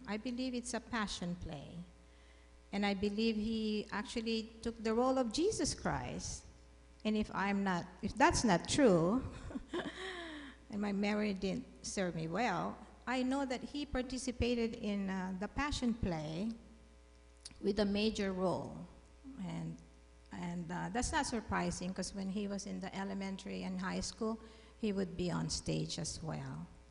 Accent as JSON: {"language": "English", "town": "Manila", "region": "Metro Manila", "country": "Philippines", "tie": "born or raised there", "said": "And our neighbors, we grew up in Guadalcanal, Santa Mesa, Manila."}